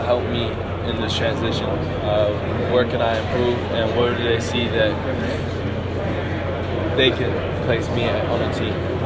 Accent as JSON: {"language": "English", "country": "Canada", "said": "I am also Canadian"}